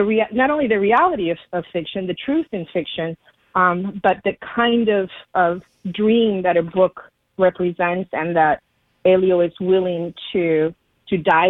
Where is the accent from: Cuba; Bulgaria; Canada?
Cuba; now in United States; I grew up in Cuba. And so we didn't arrive in the United States until 1981.